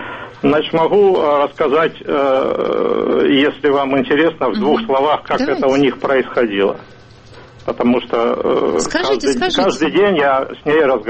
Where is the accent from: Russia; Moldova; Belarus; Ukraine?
Ukraine; Severodonetsk, Luhansk Oblast; Я вырос в Донбассе, в Северодонецке.